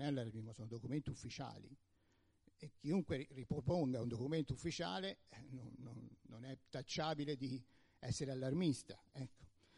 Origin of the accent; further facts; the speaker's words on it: Peccioli, Tuscany, Italy; io vengo da Peccioli, potrei fare la stessa operazione, nel senso, siamo comuni piccoli